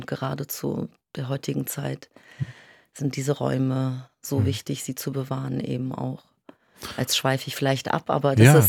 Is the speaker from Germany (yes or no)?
yes; Lower Saxony, Germany; born there; Eltern, die aus der Türkei geflüchtet sind, 1980, kurz vor Militärputsch, und bin gebürtigte Ostfriesin.